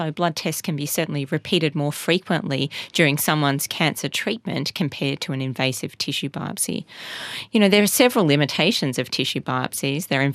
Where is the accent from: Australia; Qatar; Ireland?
Australia; Melbourne, Victoria; also born or lived in Cambridge; I'm from Melbourne originally and did my medical training here in Melbourne